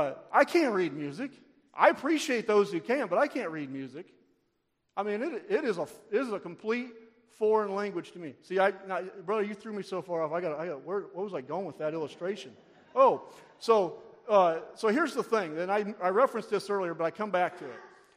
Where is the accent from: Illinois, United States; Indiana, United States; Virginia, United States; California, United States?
Indiana, United States; But you know, I'm from Northern Indiana, so I'm going to go buy a Cubs game.